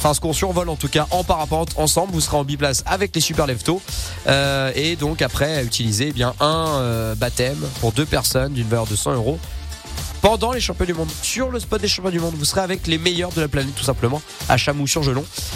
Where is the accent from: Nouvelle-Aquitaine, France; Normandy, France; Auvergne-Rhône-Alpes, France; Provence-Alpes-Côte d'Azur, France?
Auvergne-Rhône-Alpes, France; des championnats du monde de parapente qui vont s'organiser chez nous en Savoie.